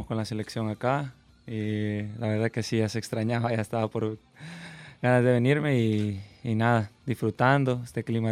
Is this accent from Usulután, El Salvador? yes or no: no; San Salvador, El Salvador; born there; yo nací aquí, pues yo soy salvadoreño. Yo jugaba allá en San Jacinto, en tierra, pues en canchas de tierra.